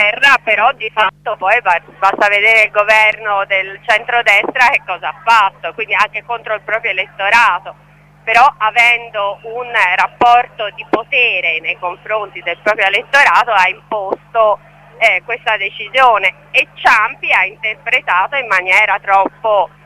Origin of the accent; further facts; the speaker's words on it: Livorno, Tuscany, Italy; e sono livornese io, per cui lo dico proprio con un dolore profondo.